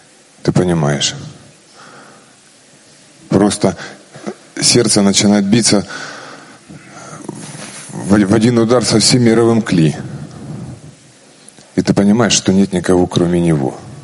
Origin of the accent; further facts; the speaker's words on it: Kharkiv, Kharkiv Oblast, Ukraine; из Харькова, Украина.